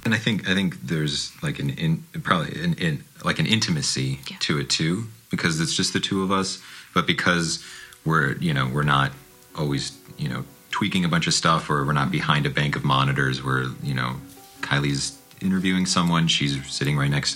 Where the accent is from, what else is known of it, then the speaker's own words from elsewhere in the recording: Milbank, South Dakota, United States; you know, for me growing up in Milbank.